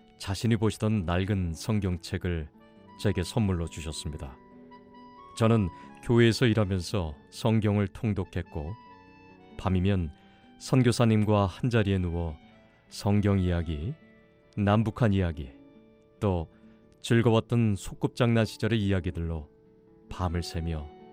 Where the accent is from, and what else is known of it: North Korea